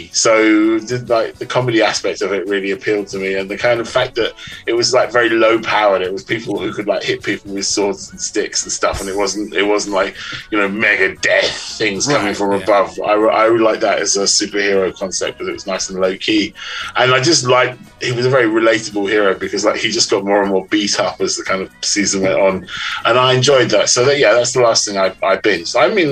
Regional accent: England, United Kingdom; Oh, yes. Well, yeah, I'm English.

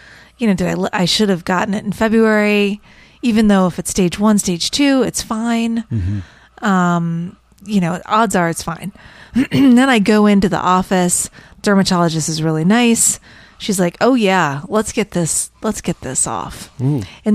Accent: Florida, United States; And I grew up in Florida, Andrew.

